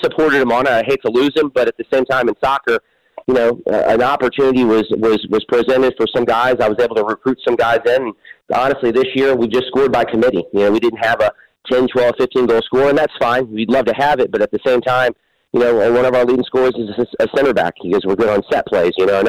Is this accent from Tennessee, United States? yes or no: yes; Memphis, Tennessee, United States; I'm from Memphis. I've always been proud of it.